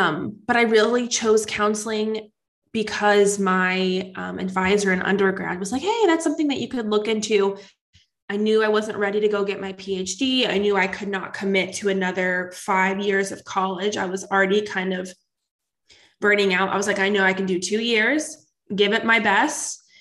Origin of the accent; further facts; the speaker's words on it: Indiana, United States; I'm from Indiana, so I say Reiki.